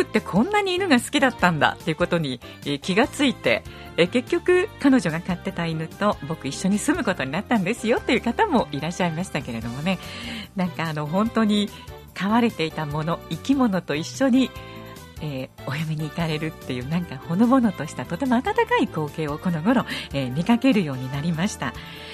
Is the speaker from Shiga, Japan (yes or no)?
yes; Shiga, Japan; 私は滋賀で生まれ滋賀で育って滋賀に住んでいますが